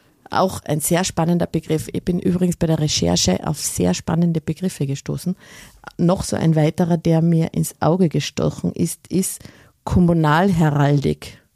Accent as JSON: {"language": "German", "region": "Carinthia", "country": "Austria", "tie": "born there", "said": "Ich bin gebürtige Kärntnerin, wie schon viele wissen und auch hören."}